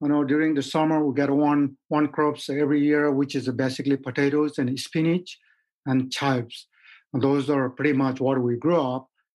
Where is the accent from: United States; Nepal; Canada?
Nepal; Thame, Koshi Province; Well, it's a small town. We all know each other. Grew up with 8 siblings.